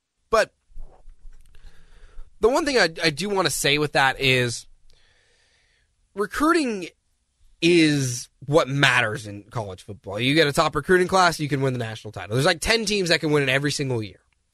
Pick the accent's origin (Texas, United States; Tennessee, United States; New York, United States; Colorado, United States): Texas, United States; Houston; I'm from Houston, so about equal.